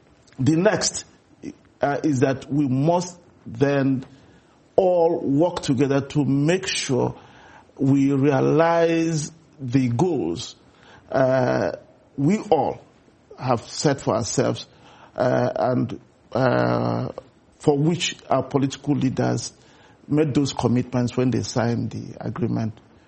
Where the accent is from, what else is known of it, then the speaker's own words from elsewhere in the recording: Nigeria; because I'm originally a Nigerian